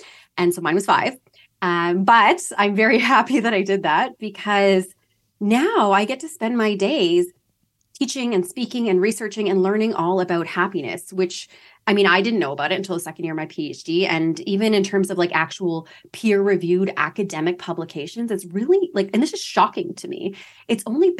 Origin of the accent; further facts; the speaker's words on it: London, Ontario, Canada; So I'm from London, Ontario, Canada. I'm doing this podcast from Toronto, Ontario today.